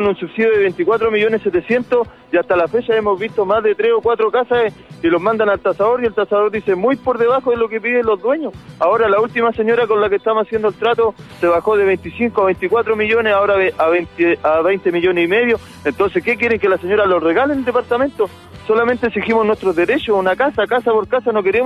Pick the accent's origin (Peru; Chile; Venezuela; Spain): Chile; Y todas las fiestas, siendo uno chileno, la pasó intranquilo.